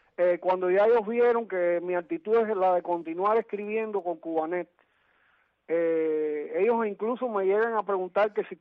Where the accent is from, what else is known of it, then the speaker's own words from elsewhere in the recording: Cuba; ¿cómo yo voy a querer un mal para mi pueblo cubano?